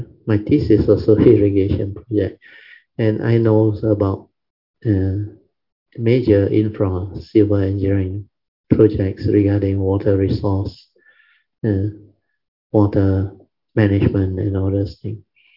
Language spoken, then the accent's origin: English; Kedah, Malaysia; Some the land are very flat, like our Kedah Plain and many other plains. Kedah is my hometown, my state.